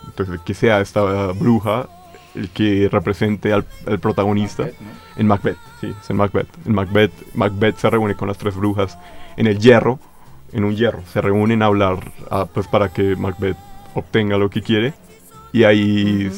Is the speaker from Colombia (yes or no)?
yes; Colombia; hablando de como colombiano